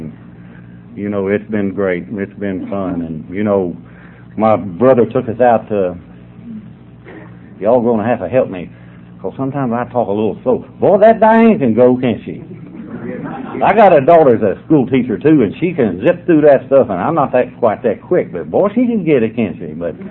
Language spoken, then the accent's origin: English; Georgia, United States; I'm a drunk from Georgia.